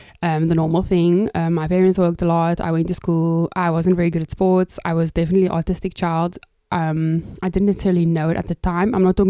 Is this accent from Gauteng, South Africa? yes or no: no; Cape Town, Western Cape, South Africa; first language Afrikaans; English is a second language; I am from Cape Town, South Africa. That's where I'm currently living. It's where I've lived for most of my life. And yes, I'm a Cape Townian. I'm also actually an Afrikaans person. I'm not English. It's my second language.